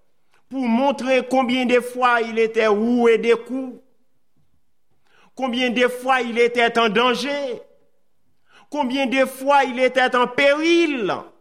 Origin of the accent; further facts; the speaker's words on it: Haiti; Moi, je suis haïtien. Ce qui se passe aujourd'hui chez moi, c'est difficile.